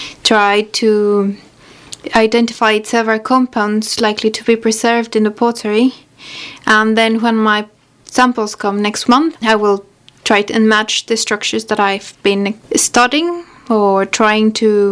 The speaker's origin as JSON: {"language": "English", "region": "Mexico City", "country": "Mexico", "said": "Yeah, I'm from Mexico City"}